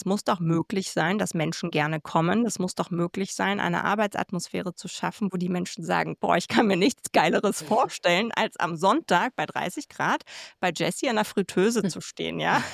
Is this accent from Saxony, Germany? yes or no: no; Berlin, Germany; Ich bin da reingeboren, für die, die mich nicht kennen, in Berlin, in die Gastronomie, direkt hinterm Tresen groß geworden